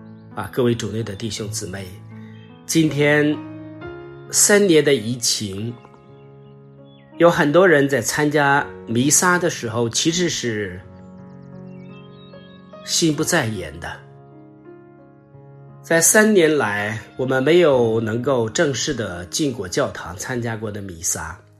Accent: China; 因为尤其我们中国人都非常的害怕死亡，尤其一般的中国人都不愿意谈到死亡这两个字

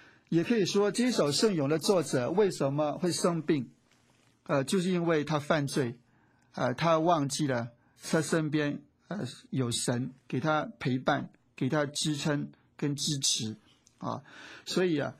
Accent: China; 所以我们中国人说天有好生之德

